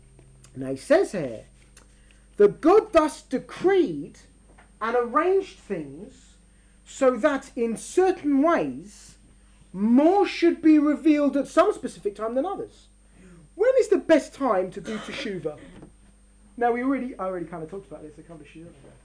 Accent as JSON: {"language": "English", "region": "London", "country": "United Kingdom", "said": "Okay, I don't know that because I'm a Londoner."}